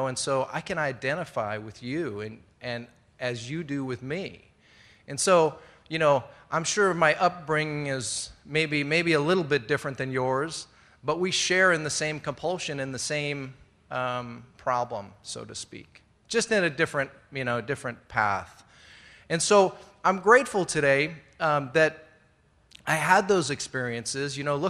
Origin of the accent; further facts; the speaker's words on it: Simi Valley, California, United States; it doesn't matter that I'm from Simi Valley